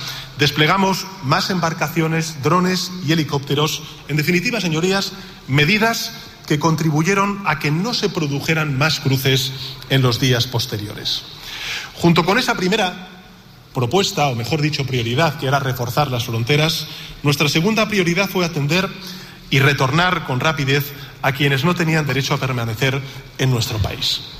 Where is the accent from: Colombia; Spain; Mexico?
Spain; como presidente del Gobierno de España y como ciudadano español afirmo que hicieron lo correcto